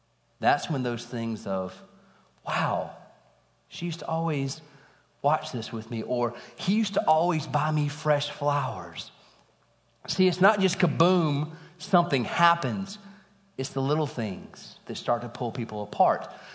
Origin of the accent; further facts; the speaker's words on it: Alabama, United States; I am from Alabama, so I'll make this joke.